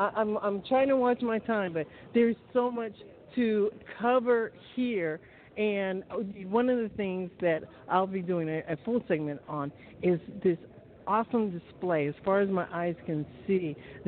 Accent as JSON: {"language": "English", "town": "Atlanta", "region": "Georgia", "country": "United States", "said": "We're from Atlanta, Georgia."}